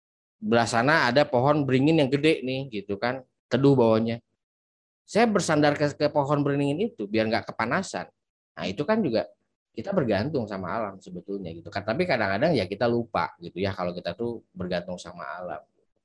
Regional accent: Bandung, West Java, Indonesia; born there; contoh saya dilahirkan di Kota Bandung gitu kan.

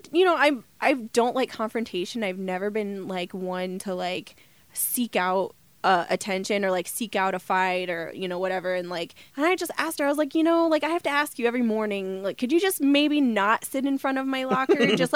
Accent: Omaha, Nebraska, United States; Born and raised. Where'd you grow up? I grew up on 46th and Harrison.

